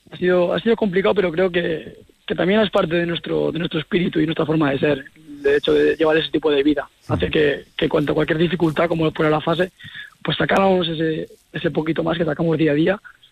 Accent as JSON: {"language": "Spanish", "town": "Teruel", "region": "Aragon", "country": "Spain", "said": "yo soy un jugador que soy de Teruel, y al igual que mi hermano"}